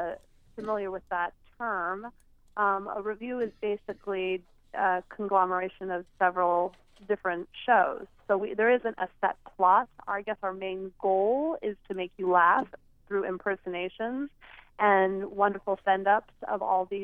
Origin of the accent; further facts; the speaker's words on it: Fountain Valley, California, United States; also born or lived in Sacramento, California; now in Brooklyn, United States; I was born in Sacramento, California, but I was spent most of my childhood in Southern California, and particularly Orange County.